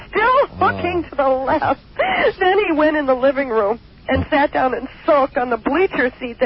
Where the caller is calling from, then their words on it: Alameda, California, United States; Hi, I'm calling from Alameda.